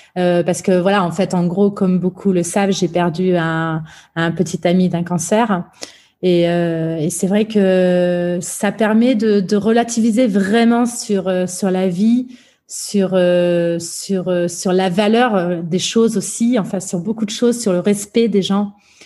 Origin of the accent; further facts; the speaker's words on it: Provence-Alpes-Côte d'Azur, France; accent: Marseille; je suis allée là-bas avec mes rajouts et mon petit accent marseillais à l'époque